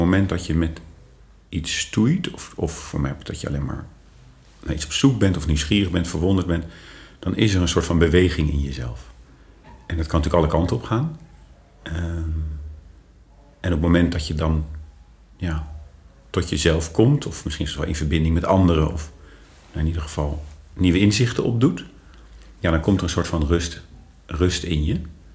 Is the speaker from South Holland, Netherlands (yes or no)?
yes; The Hague, South Holland, Netherlands; En ik zei altijd gekscherend, ik ben van de Schilderswijk naar de Villawijk gegaan in mijn leven. Maar op mijn 25e kon ik dat een soort van niet meer combineren. Want ik voelde me ook thuis in Den Haag. En ik voelde me ook thuis in mijn nieuwe omgeving.